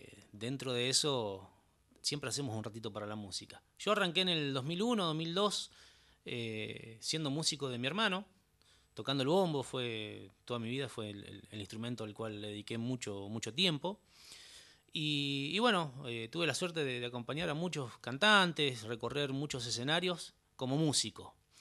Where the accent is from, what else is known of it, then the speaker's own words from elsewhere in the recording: La Invencible, Buenos Aires, Argentina; Salto, Argentino, provincia de Buenos Aires. Específicamente de La Invencible, un pueblito rural que seremos unos 45 o 50 habitantes, no más que eso.